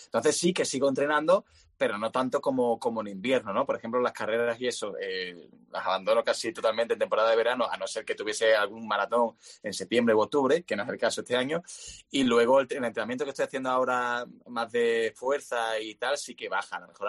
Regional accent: Seville, Andalusia, Spain; Sevilla, que es mi tierra

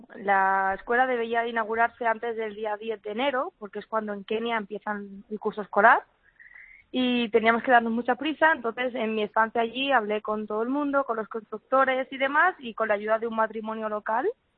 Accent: Barcelona, Catalonia, Spain; que ya vine a Barcelona, que es de donde yo soy.

